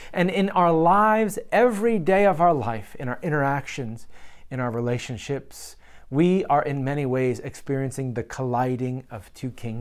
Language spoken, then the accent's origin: English; Pennsylvania, United States; I grew up in Pennsylvania, and I can say that in many ways, my family, my heritage, my community was very monochromatic.